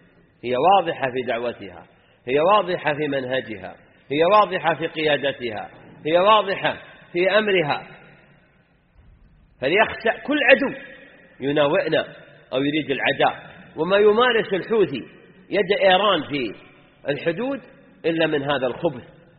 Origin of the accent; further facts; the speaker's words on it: Saudi Arabia; واعتنت به بلادنا المملكة العربية السعودية